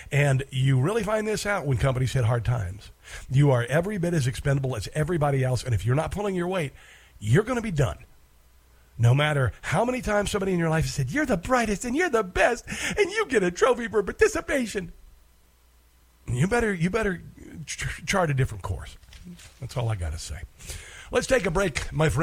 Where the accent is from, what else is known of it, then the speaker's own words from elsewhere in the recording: Iowa, United States; Almost sounded like I was from New York there. I'm from Iowa.